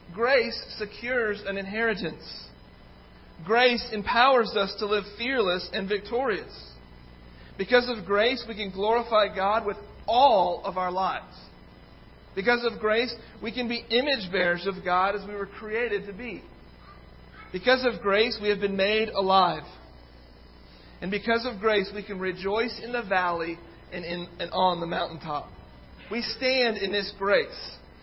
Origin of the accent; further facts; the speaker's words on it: England, United Kingdom; born there; I was born in England